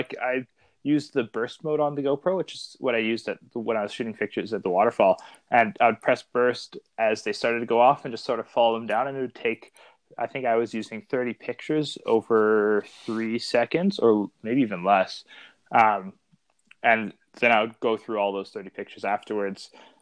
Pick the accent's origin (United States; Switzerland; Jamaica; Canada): Canada; Ontario; I'm a 19-year-old photographer. I grew up in Ontario. I'm currently going to school in Ontario for outdoor adventure.